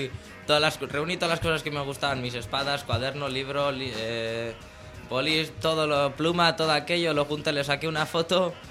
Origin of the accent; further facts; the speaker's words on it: Ourense, Galicia, Spain; accent: Galician; De las Galias, Ourense.